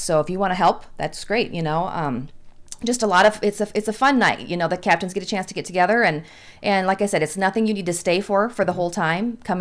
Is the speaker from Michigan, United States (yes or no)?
no; South Dakota, United States; Well, I'm not originally from Iowa. I'm from South Dakota.